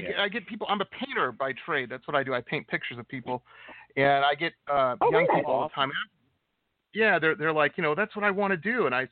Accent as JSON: {"language": "English", "town": "Detroit", "region": "Michigan", "country": "United States", "tie": "born or raised there", "said": "I grew up in Detroit, and there was always D.C. when I was younger"}